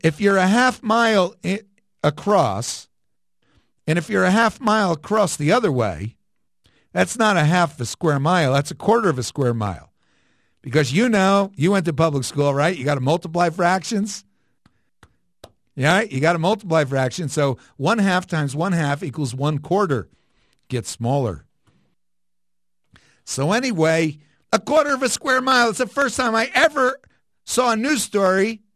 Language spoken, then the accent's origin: English; Prospect Park, New Jersey, United States; I'm from New Jersey. I grew up in a tiny little town. It was a half a mile across. That's a little. Back east, they have thousands of little tiny towns that just formed by accident. And the town is called Prospect Park, New Jersey, right outside of Paterson, New Jersey